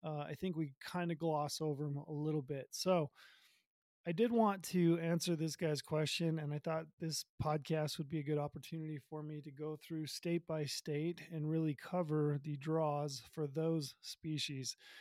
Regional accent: Utah, United States; So the first state I'm going to address is my home state of Utah. I live here in Utah, so I figured it'd be a great little starting point.

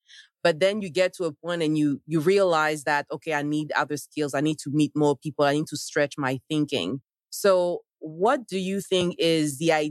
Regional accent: Côte d’Ivoire; now in United States; I'm originally from Ivory Coast. And back then, you have to be a certified accountant if you want to do anything in finance.

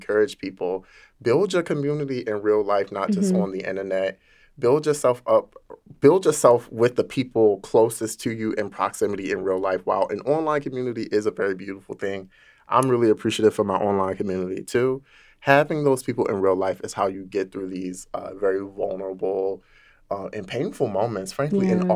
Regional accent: Baltimore, Maryland, United States; No, I'm from Baltimore. It's over east, down the hill.

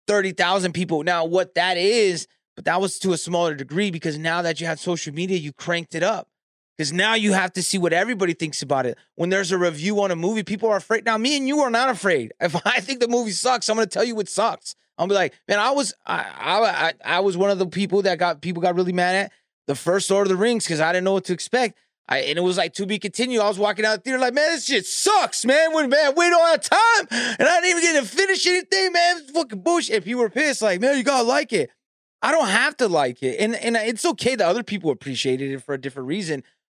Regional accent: California, United States; And mind you, I'm from California, so again, I'm sure everybody's, you know, they're more biased on the West Coast music.

